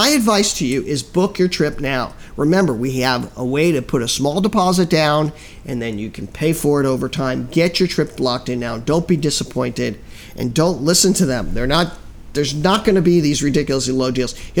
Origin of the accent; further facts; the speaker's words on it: Miami, Florida, United States; because I'm from Miami originally.